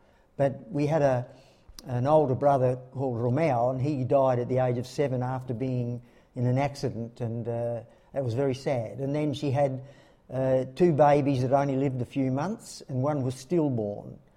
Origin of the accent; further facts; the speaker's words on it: Lockleys, South Australia, Australia; born there; I was born at Lockleys in Keswick Hospital, which no longer exists, and baptised at Hindmarsh Catholic Church, yeah.